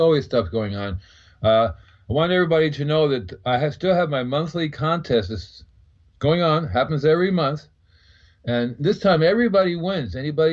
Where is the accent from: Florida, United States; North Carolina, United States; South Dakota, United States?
Florida, United States; I'm from Florida. And Florida, I did my Invisible Gardener for a long time, started in 1970.